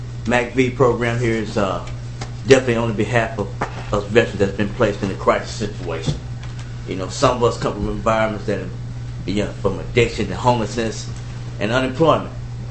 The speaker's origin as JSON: {"language": "English", "town": "Kansas City", "region": "Missouri", "country": "United States", "said": "I'm from Kansas City, Missouri, U.S. Army."}